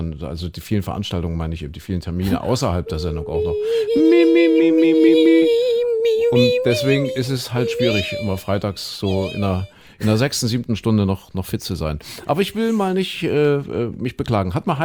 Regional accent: Saxony-Anhalt, Germany; da wo ich aufgewachsen bin, Sachsen-Anhalt, habe ich in der Jugendmannschaft gespielt bei Dynamo Köthen-Porst

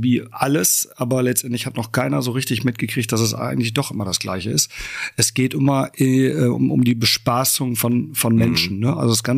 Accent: Bottrop, North Rhine-Westphalia, Germany; In Bottrop im Springfeld.

